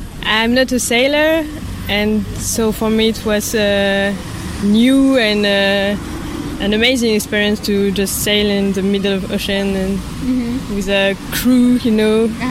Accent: France; English is a second language; I'm from France.

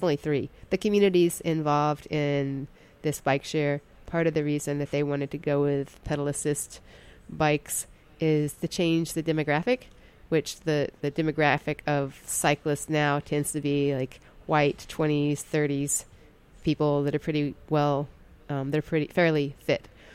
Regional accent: Kentucky, United States; I grew up in Kentucky.

